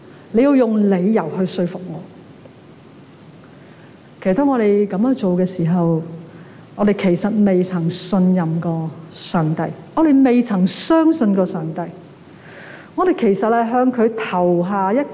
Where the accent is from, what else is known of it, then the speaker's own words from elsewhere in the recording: China; 正如我们中国人都有句说话